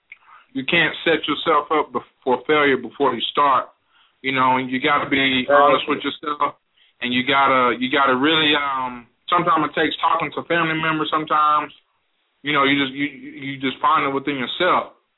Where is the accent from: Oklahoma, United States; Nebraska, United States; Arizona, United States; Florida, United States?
Oklahoma, United States; Muskogee; I'm from Muskogee, Oklahoma. Grew up there, born and raised. I went to high school there.